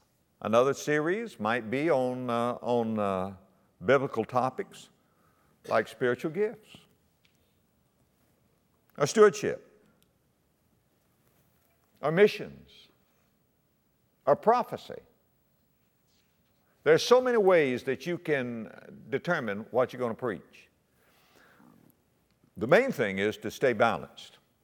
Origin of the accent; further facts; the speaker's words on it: Florida, United States; I'm from South Florida, and my brother and I used to collect coconuts and sell them to what we call Yankees, snowbirds.